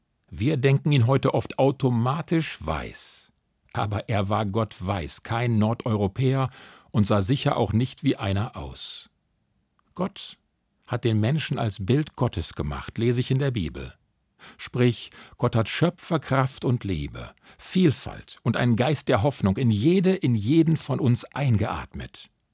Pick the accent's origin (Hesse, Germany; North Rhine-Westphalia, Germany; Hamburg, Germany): North Rhine-Westphalia, Germany; Duisburg; born there; Ich bin in Deutschland geboren, mitten im Pott in Duisburg.